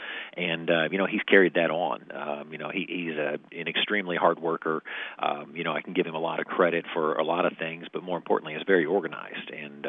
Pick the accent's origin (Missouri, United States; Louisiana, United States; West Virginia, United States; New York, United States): Missouri, United States; Jefferson City; My background, I'm from Mid-Missouri. I'm from Jefferson City, where I was born and raised